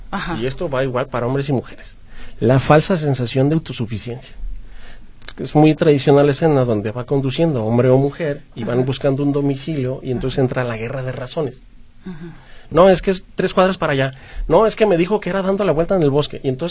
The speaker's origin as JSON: {"language": "Spanish", "town": "Guadalajara", "region": "Jalisco", "country": "Mexico", "said": "como buenos tapatíos los de toda la vida. Voy a empezar a consumir lo que tengo aquí. Voy a apostar por los empresarias y los empresarios que tenemos aquí en Guadalajara."}